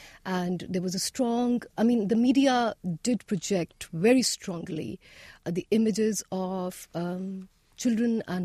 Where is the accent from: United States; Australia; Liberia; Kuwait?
Kuwait; I was so disinterested because I was raised in Kuwait and I had very little exposure to the Pakistani media scene or the political scene.